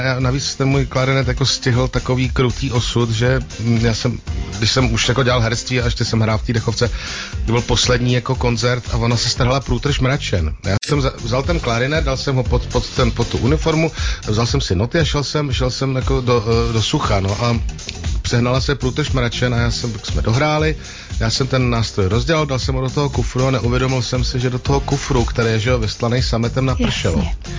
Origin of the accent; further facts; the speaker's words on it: Kolín, Central Bohemian Region, Czechia; já jsem z Kolína, dělal jsem gymnázium v Kutný Hoře, chodil jsem do Dechovky